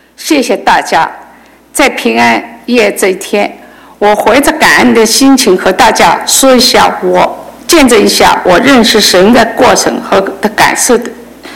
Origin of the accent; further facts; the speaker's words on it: Wuxi, Jiangsu, China; 我来自中国江苏无锡，在我青少年时，还在念高中的时候，中国开始了文化大革命